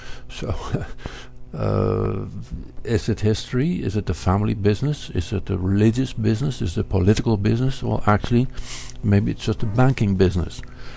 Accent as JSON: {"language": "English", "country": "Netherlands", "tie": "born or raised there", "said": "I grew up in the Netherlands, and then the school teacher had the history lesson about the English wars"}